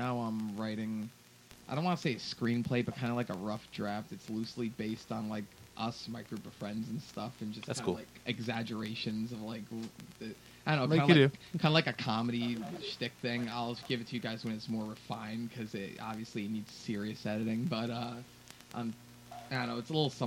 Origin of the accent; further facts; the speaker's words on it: Derby, Connecticut, United States; born there; I was born in Derby.